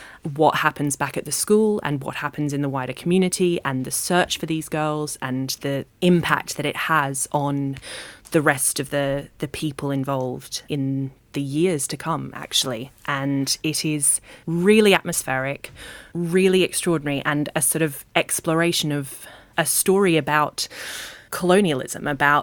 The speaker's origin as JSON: {"language": "English", "country": "Australia", "tie": "born or raised there", "said": "You may be able to tell from my accent, some days it's stronger than others. I grew up in Australia"}